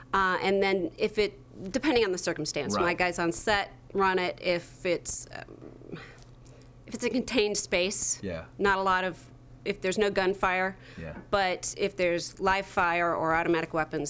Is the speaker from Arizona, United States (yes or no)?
no; Pennsylvania, United States; now in North Carolina, United States; Pennsylvania